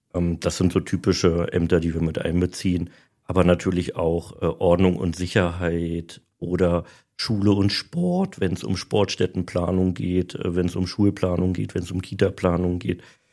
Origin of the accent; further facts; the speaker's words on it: Potsdam, Brandenburg, Germany; Ich bin ja in Potsdam aufgewachsen